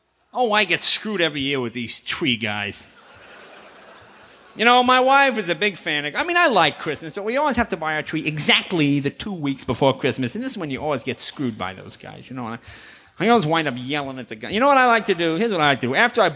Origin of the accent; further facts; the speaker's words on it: East, United States; I come from the East originally